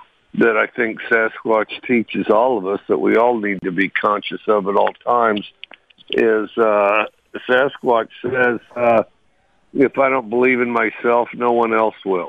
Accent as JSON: {"language": "English", "town": "Cody", "region": "Wyoming", "country": "United States", "tie": "born or raised there", "said": "I grew up in Cody, Wyoming."}